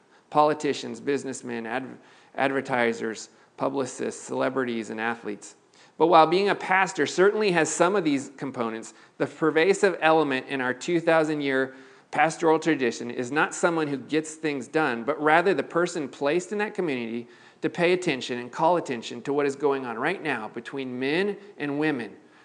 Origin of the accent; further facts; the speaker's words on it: United States; I love being an American. I love this place in which I've been placed, its language, its history, its energy.